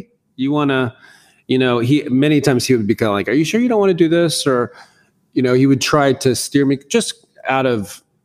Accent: Tallahassee, Florida, United States; also born or lived in West Point, New York / Fairfax, Virginia / Berlin, Germany / Heidelberg, Germany; I was born in West Point, New York. And then we lived in Fairfax, Virginia. We moved to Germany and Berlin and Heidelberg. We lived all these different places. And in the 7th grade, my dad retired as a colonel. And then we retired in Tallahassee, Florida.

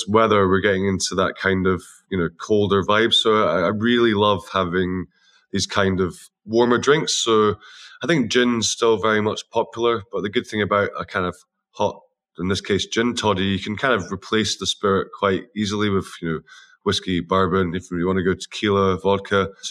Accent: Scotland, United Kingdom; we're so close together and we're all Scottish, but I think we're both quite different

